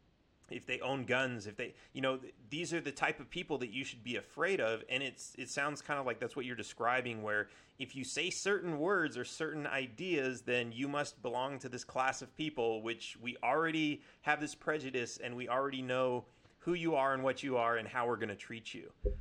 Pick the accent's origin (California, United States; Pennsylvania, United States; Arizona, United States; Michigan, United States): California, United States; I grew up in California, so you know, we were like, you know, it's a no gun state.